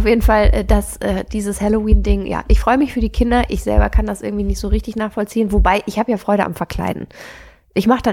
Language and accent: German; Baden-Württemberg, Germany; ich komme ja aus dem Schwarzwald